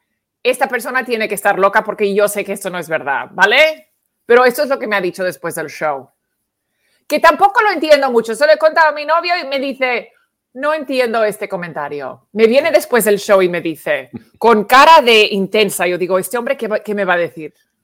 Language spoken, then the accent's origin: Spanish; New York, United States; Porque yo no hablé, ¡soy de New York!